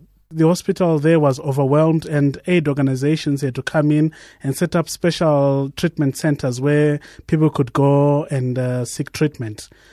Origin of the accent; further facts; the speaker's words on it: Zimbabwe; I come from Zimbabwe, they come from Zimbabwe, I speak their language.